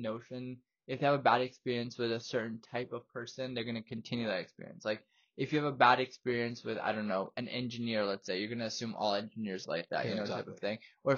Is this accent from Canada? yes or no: yes; Canada; I'm not even Indian. I don't know anything about the culture. I grew up in Canada, fam.